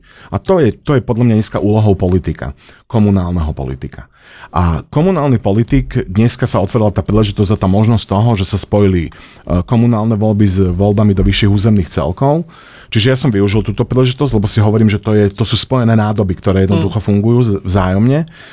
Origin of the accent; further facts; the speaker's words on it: Bratislava, Bratislava Region, Slovakia; Ja som rodený Petržalčan. Narodil som sa v Petržalke, dlho som tam aj žil, potom sme sa sťahovali do iných mestských častí, potom som bol dlho v zahraničí, potom som sa opäť vrátil a dneska som zase v Petržalke.